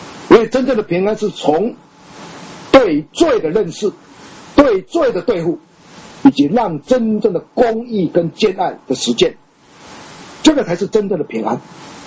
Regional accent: China; 这个桑树不是我们中国人养蚕的那个桑

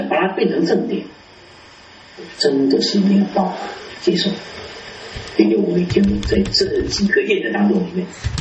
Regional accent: China; 就像我们中国人说的关乎情要止乎离

